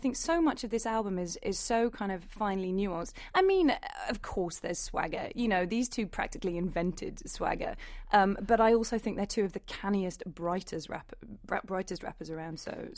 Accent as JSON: {"language": "English", "region": "London", "country": "United Kingdom", "said": "But as a Londoner responding to the London's in flames criticism, yes, London was terrible"}